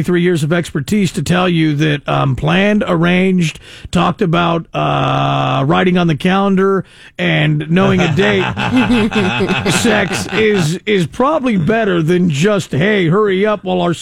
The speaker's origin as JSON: {"language": "English", "town": "Modesto", "region": "California", "country": "United States", "tie": "born or raised there", "said": "I grew up in Modesto, and thankfully it was not Indiana"}